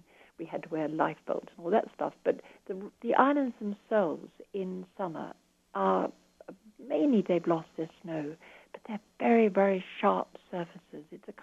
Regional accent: Australia; whereas I'm an Australian, so I just didn't.

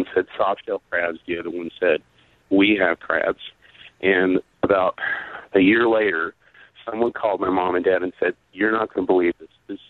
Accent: Murfreesboro, Tennessee, United States; moved away as an adult; now in New York, United States; I'm also a Southerner. I'm from actually Murfreesboro, Tennessee.

